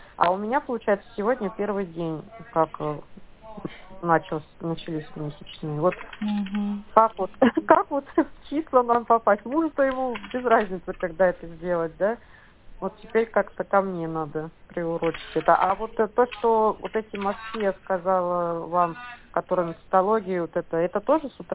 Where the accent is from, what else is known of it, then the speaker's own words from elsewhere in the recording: Yurga, Kemerovo Oblast, Russia; в течение месяца тут пройти у себя в городе, я из Юрги